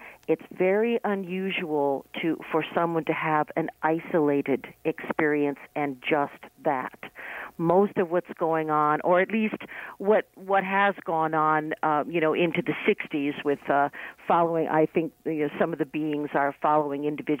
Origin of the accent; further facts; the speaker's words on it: New York City, New York, United States; I'm from New York City.